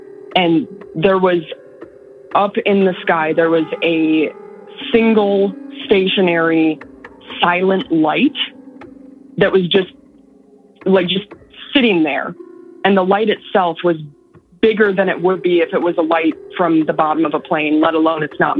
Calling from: San Antonio, Texas, United States; I'm calling from San Antonio, Texas.

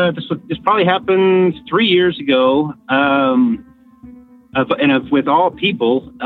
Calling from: San Antonio, Texas, United States; San Antonio, Texas.

